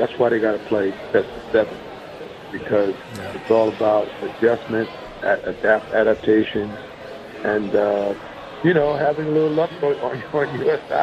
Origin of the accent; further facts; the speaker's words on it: New York, United States; So, you know, growing up in Long Island, I mean, you know, there were a couple racetracks in the vicinity.